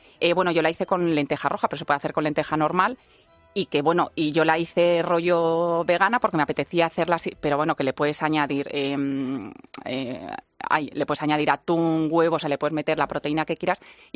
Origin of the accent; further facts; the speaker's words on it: Castilla-La Mancha, Spain; Es que soy manchega.